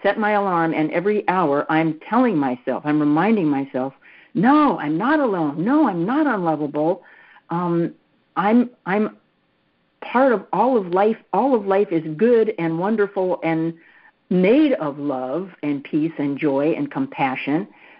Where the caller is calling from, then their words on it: Virginia, United States; I'm calling from Virginia.